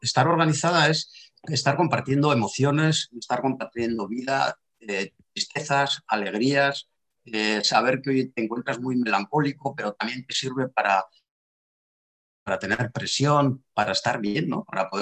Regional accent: Basque Country, Spain; En mi tierra, en Euskal Herria

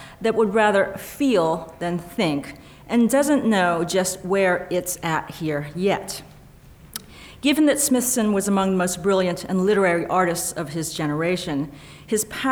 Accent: Los Angeles, California, United States; and it's okay for me to say this because I am from Los Angeles

